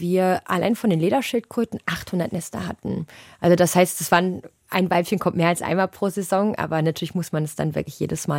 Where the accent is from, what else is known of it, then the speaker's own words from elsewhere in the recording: Germany; Deutsche sind sehr direkt. Ich glaube, ich bin auch nochmal als Deutsche noch direkter als andere Menschen.